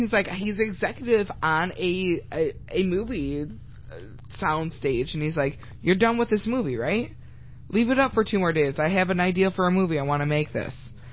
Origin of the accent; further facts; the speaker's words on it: Silver Lake, United States; Growing up in Silver Lake, a small town, village, 2400. That's nowadays. I don't know how much it was when I was growing up.